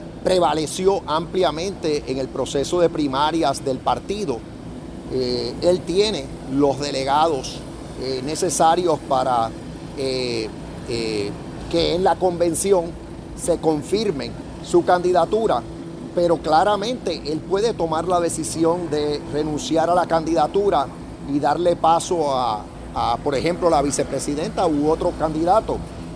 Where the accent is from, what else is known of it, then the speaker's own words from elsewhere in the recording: Puerto Rico; Y como puertorriqueño, lo mínimo que yo debo concederle es el espacio para que él tome esa decisión